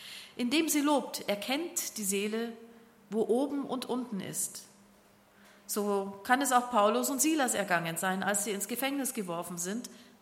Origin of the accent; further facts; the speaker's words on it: Germany; Ich bin froh, dass ich als Deutsche geboren bin und nicht als Syrerin.